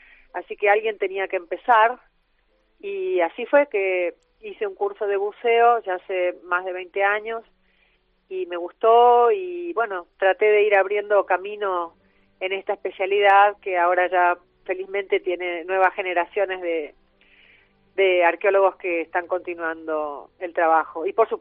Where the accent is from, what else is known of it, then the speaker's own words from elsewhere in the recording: Argentina; yo trabajo principalmente en mi país, soy empleada del Consejo Nacional de Investigaciones Científicas y Técnicas, por lo que siempre tiene prioridad el trabajo en aguas argentinas